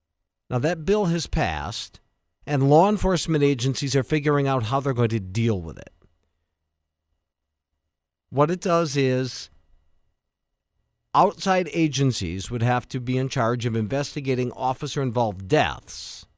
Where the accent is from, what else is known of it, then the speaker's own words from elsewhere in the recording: Coleman, Wisconsin, United States; when it was bought by Chrysler in my hometown of Coleman, one of my sisters went to NWTC for corrections.